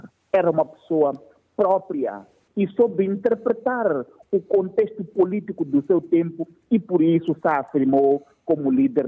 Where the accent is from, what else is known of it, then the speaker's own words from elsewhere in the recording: Mozambique; como moçambicanos, como povo, como nação.